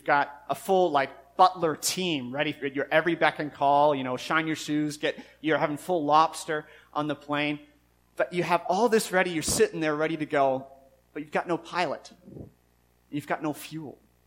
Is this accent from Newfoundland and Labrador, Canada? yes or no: yes; Newfoundland and Labrador, Canada; moved away; See, when we moved, I grew up in Newfoundland, and when we first moved away, it was hard for me.